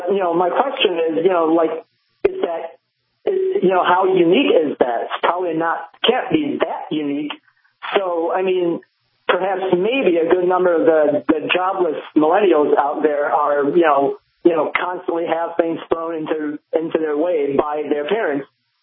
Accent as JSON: {"language": "English", "town": "Chicago", "region": "Illinois", "country": "United States", "tie": "born or raised there", "lives_now": "Indiana, United States", "said": "I grew up in Chicago, but I live in Indiana now"}